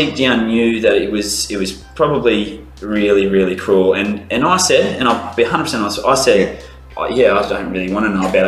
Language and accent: English; Maclean, New South Wales, Australia; So I grew up in the country to start with. I grew up in McLean, northern New South Wales, Scottish town of Australia.